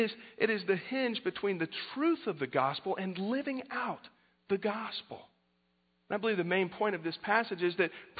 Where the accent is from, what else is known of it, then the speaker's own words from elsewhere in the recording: Jacksonville, Florida, United States; Josh mentioned that I'm from Jacksonville, Florida, largest city in America landwise